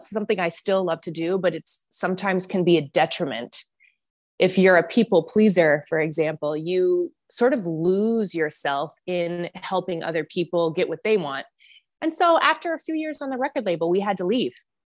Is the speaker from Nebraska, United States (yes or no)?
yes; Nebraska, United States; So I grew up in Nebraska, which is in the middle of America. There's, you know, cows and church and really, really, really nice people.